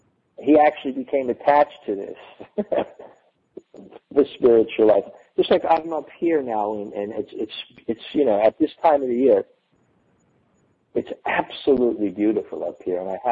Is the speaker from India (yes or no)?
yes; India; here I was from India and things like that.